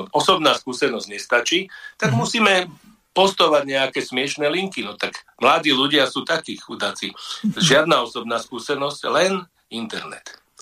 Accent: Bratislava, Bratislava Region, Slovakia; ja mám tú smolu, že som sa tu narodil a veľmi toho ľutujem, lebo kam prídem, tam ma chcú okradnúť na Slovensku, lebo som z Bratislavy

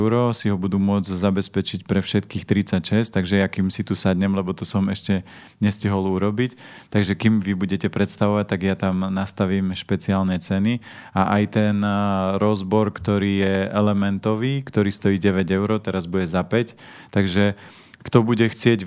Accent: Žilina Region, Slovakia; ja pochádzam z Oravy

